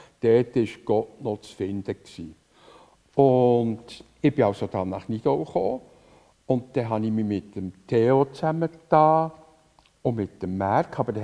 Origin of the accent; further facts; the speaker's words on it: Köniz, Bern, Switzerland; Ich bin also in Liebefeld, in Köniz, aufgewachsen